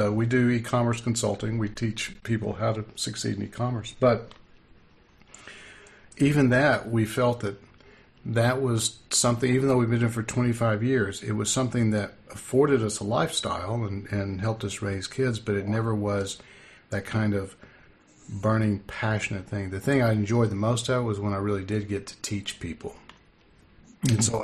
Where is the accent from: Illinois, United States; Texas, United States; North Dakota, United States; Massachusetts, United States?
Texas, United States; Yeah, I grew up. I was born near Lubbock, and that's when we talked about it.